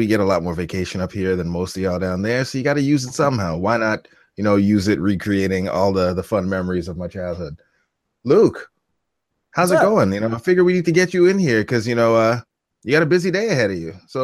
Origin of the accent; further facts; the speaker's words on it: Canada; also born or lived in United States; while I am Canadian and I am back in, you know, my native land, because I spent so much of my life living in America